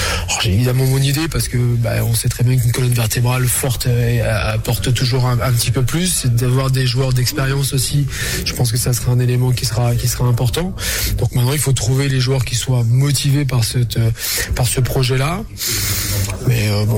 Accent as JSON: {"language": "French", "town": "Niort", "region": "Nouvelle-Aquitaine", "country": "France", "tie": "born or raised there", "said": "Oui, pour moi, je suis Niortais, je suis né à Niort."}